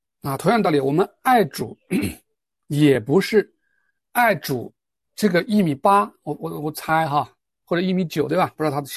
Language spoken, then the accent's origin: Chinese; China; 我们中国人的善，对吧？